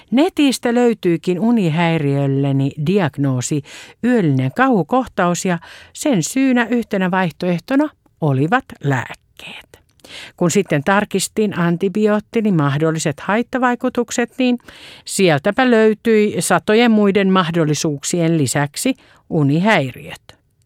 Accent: Espoo, Uusimaa, Finland; Olen espoolainen ja kotipaikkani sairaala on Espoon Jorvas

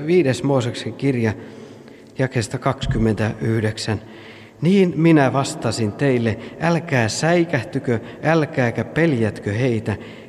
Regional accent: Tampere, Pirkanmaa, Finland; minä olen Tampereelta kotoisin ja on siellä saanut kasvaa ja peruskoulut käydä ja sitten Forssassa löytyy tämä opiskelupaikka, Tammela.

